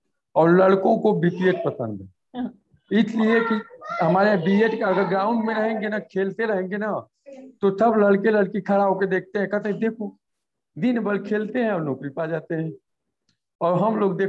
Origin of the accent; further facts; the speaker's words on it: Uttar Pradesh, India; जैसे मैं यूपी से बिलोंग करता हूँ